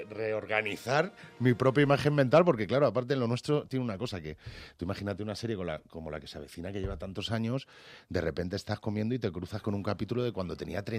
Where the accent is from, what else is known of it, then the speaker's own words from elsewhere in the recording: Albacete, Castilla-La Mancha, Spain; moved away; sigo rodeado de la misma gente que cuando me vine de Albacete. Tengo mis amigos de siempre en Albacete.